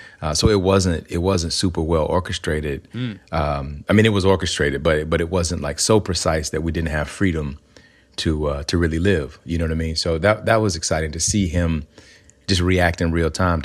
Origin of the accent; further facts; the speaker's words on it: Alabama, United States; So growing up in Alabama, I grew up in a place where we didn't really have a lot of access to arts, either arts education or just arts in general.